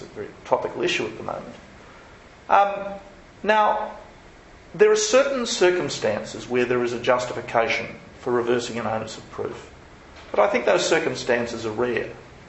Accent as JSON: {"language": "English", "region": "Queensland", "country": "Australia", "tie": "born or raised there", "said": "in my home state, Queensland."}